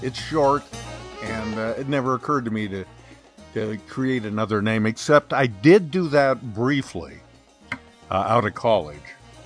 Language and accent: English; Bend, Oregon, United States; come back to my hometown of Bend, Oregon, because there was a radio opening there.